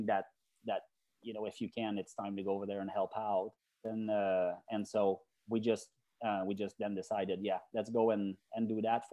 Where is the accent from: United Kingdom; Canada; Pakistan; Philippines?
Canada; now in United States; I'm originally from Canada, and so I was on a green card status, permanent resident status here in the US.